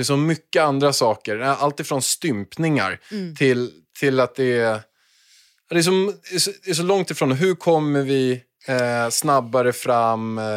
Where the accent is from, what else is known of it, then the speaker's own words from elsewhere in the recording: Haninge, Stockholm County, Sweden; När jag bodde i Stockholm, då bodde vi på Östermalm och Vasastan. Så här. Och sen så sker ett liv här utanför. Sen kommer jag från Haninge, bott i Brandbergen och allt sånt där.